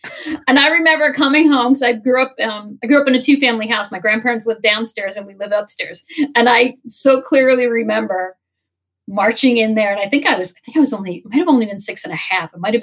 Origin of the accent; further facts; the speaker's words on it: New Jersey, United States; And even though, you know, she was from Philly, I was from Jersey, but we were both going on so many auditions.